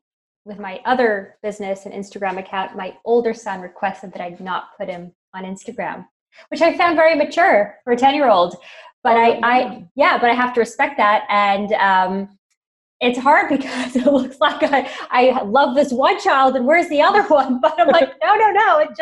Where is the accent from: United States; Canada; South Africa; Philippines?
Canada; Montreal, Quebec; for example, I grew up in Montreal. The produce in January and February in Montreal is pretty sad.